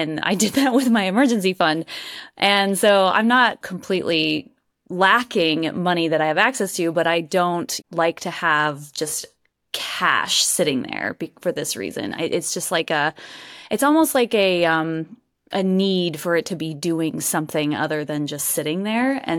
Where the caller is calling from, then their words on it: Durham, North Carolina, United States; So I'm in Durham, North Carolina, which is right outside of Raleigh, North Carolina.